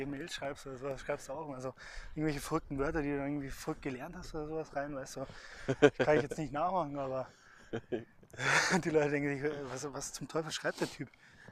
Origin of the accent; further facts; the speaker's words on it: Munich, Bavaria, Germany; Ich als Münchner, ich bin ja auch kein richtiger Bayer, sondern Münchner. Und der Münchner, der redet Hochdeutsch. Und ich bin aber trotzdem froh, dass mir meine Eltern Hochdeutsch beigebracht haben.